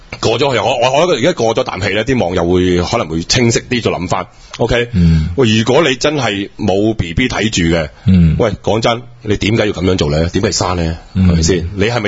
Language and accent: Cantonese; Foshan, Guangdong, China; 真係我的家鄉菜其實冇程度啊一佛山人嚟㗎嘛小弟都係